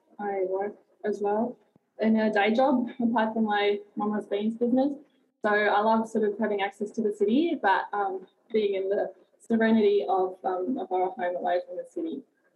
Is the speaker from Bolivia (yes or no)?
no; Germany; now in Australia; And I've been always a big city girl. I grew up in Germany, and I lived on four continents. I lived and worked on four continents